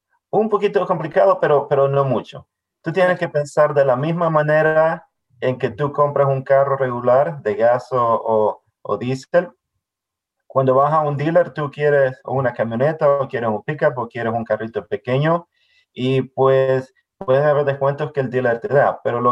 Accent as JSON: {"language": "Spanish", "country": "El Salvador", "tie": "born or raised there", "moved": "yes", "lives_now": "United States", "said": "Ha nacido y crecido en El Salvador, pero he vivido aquí en el Valle de Hudson ya 20 años"}